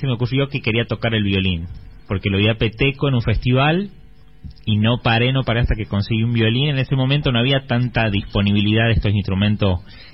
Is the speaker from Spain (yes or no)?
no; Simoca, Tucumán, Argentina; Y arranqué bailando folclore en Simoca, en mi pueblo. Es tradición aprender a bailar folclore cuando uno es chico.